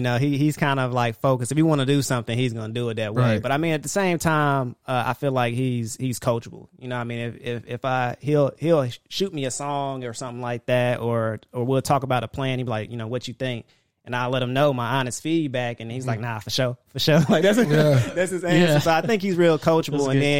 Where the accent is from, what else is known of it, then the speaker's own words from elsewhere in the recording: North Carolina, United States; So I'm not originally from here. I'm from North Carolina. I don't really know a lot of people.